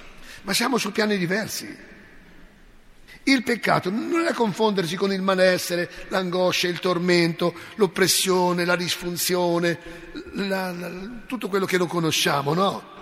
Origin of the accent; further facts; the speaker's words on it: Umbria, Italy; sono italiano, sono umbro, sono italiano.